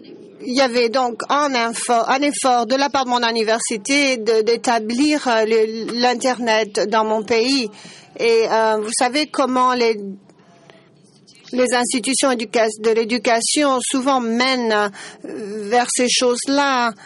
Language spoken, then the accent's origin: French; Turkey; Je suis de Turquie.